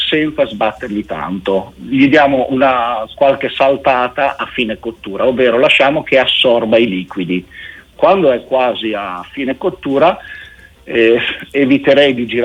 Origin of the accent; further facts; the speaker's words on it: Emilia-Romagna, Italy; romagnoli ruspanti, le chiamiamo alcanoci.